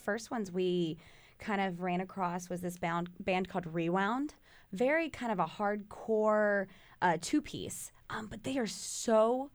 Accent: Georgia, United States; also born or lived in New York City; now in Texas, United States; But I grew up in Georgia, actually, and we recently moved back here from New York City.

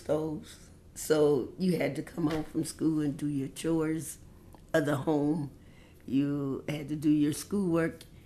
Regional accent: Columbia, United States; It was great growing up in Colombia. It was a small enough city.

